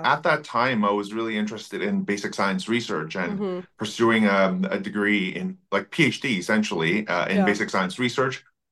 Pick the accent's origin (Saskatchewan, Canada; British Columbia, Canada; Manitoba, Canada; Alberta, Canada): British Columbia, Canada; Vancouver; So I grew up in Vancouver. As a first-generation immigrant, I came here when I was really young, but spending most of my time in Vancouver